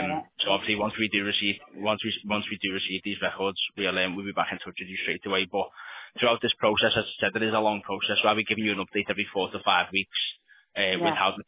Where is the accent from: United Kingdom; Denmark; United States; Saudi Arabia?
United Kingdom; Liverpool, North West England; accent: Scouse; I'm a Scouser, unfortunately.